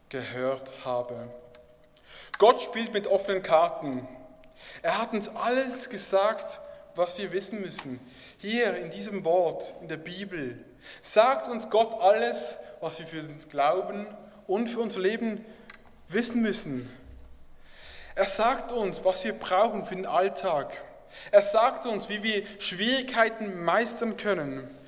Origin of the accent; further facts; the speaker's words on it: Basel, Basel-Stadt, Switzerland; Und ich komme aus Basel und wir mögen die Zürcher auch nicht.